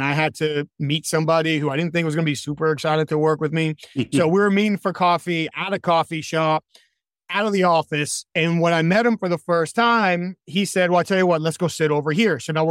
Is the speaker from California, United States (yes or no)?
no; New Hampshire, United States; now in North Carolina, United States; I could say I'm from New Hampshire.